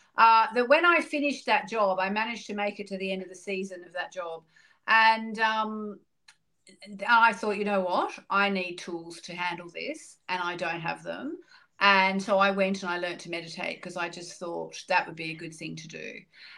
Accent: Hobart, Tasmania, Australia; also born or lived in Germany; I was actually born in Germany, but I grew up in Hobart, Tasmania, which is the island state of Australia.

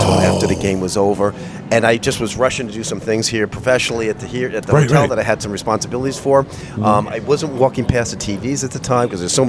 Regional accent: New York City, New York, United States; also born or lived in Boston; And again, I grew up in Madison Square Garden watching the Rangers.

